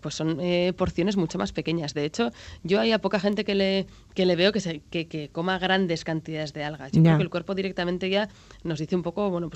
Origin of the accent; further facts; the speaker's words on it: Getaria, Basque Country, Spain; yo tengo el recuerdo cuando era pequeña en Guetaria que yo veía camiones que venían a llevarse algas